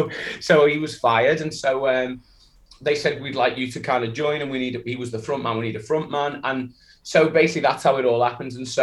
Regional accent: Liverpool, North West England, United Kingdom; So I'm from Liverpool originally.

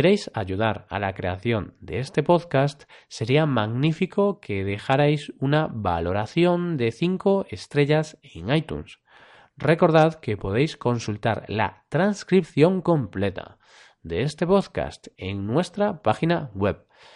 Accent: Vigo, Galicia, Spain; Vigo, mi ciudad natal, es la ciudad de España con más banderas azules.

